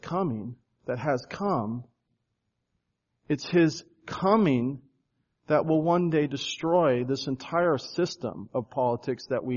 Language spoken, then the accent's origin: English; United States; As an American Christian, I don't know a time where I've ever been punched in the face for my faith.